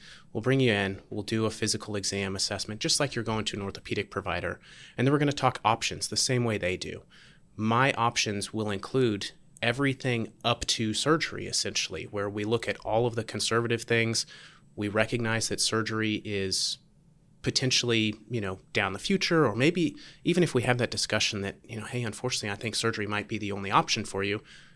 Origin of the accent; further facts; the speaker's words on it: Charleston, United States; My background, I'm from Charleston, went to school there, played all the different sports they offered.